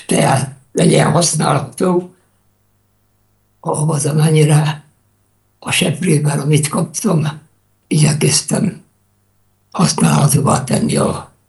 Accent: Harghita, Romania; Udvarhely megyei vagyok, valamikor megyeszékhely utat is. Olyan kicsi faluból származom, amelyik másik kilenccel együtt képez talán ma is községet.

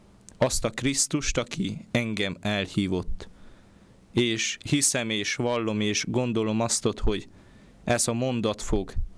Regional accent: Martineni, Covasna, Romania; Kovászna megye igen kis falujából származom, Kézdi Martonosról.

